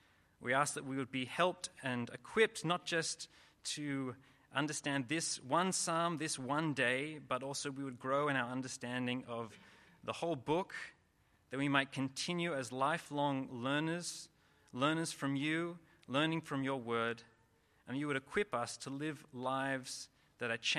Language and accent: English; Sydney, New South Wales, Australia; I'm from Sydney, Australia. I've been here for about 18 months.